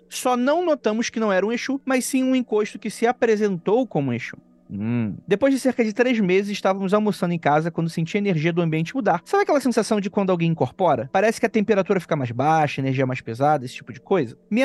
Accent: Guarulhos, São Paulo, Brazil; Sou de Guarulhos, SP.

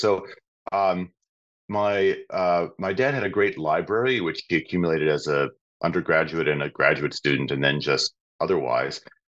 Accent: New York, United States; So I grew up in the New York City area. My parents raised my sister and me Jewish, but mostly culturally.

